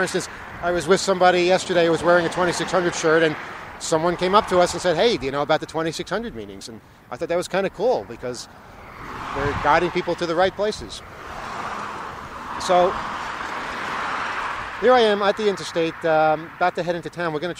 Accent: New York City, New York, United States; you know, as a New Yorker, you're kind of wary when people do that.

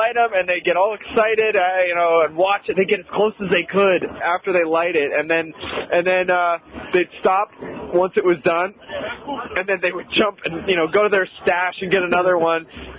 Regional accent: Seattle, Washington, United States; Yeah, so it'll be some time before anybody in my hometown is getting ready to celebrate.

